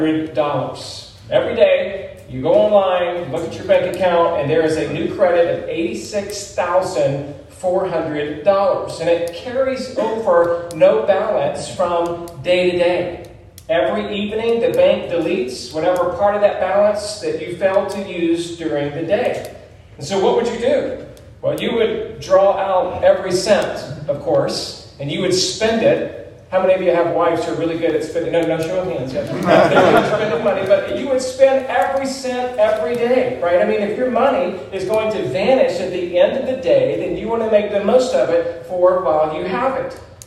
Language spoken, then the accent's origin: English; West Coast, United States; I'm from the West Coast too.